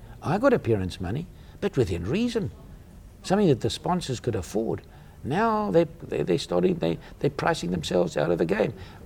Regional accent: South Africa; as a South African, which I'm proud

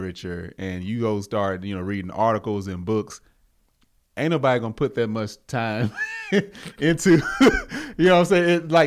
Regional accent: the South, United States; I'm from the South. Family had farms. We had cattle. We had hogs, pigs, whatever you want to call them. We had chickens, all of that. I grew up on pork chops.

